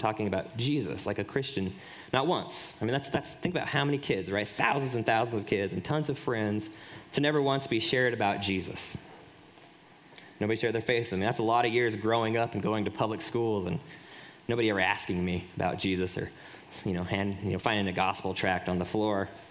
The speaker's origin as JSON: {"language": "English", "town": "Salt Lake City", "region": "Utah", "country": "United States", "tie": "born or raised there", "said": "I was born and raised here in Salt Lake. Born and raised, WVC, the whole deal."}